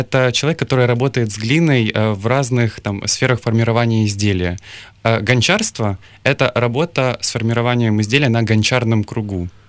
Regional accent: Kyiv, Ukraine; Так, я із Києва.

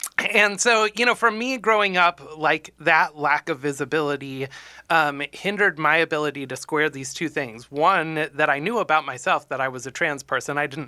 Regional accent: Northfield, Minnesota, United States; also born or lived in Massachusetts; I grew up in the Midwest. So I spent most of my childhood down in Northfield, Minnesota, about 45 minutes south of the Twin Cities, and then went to college down in Iowa at Grinnell College.

